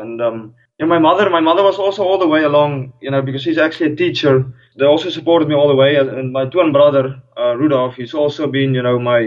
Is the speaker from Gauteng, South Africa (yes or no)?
no; George, Western Cape, South Africa; I'm in Africa, but in the lower part of South Africa, which is nowadays Cape Town, but I actually come from George. I'm born in South Africa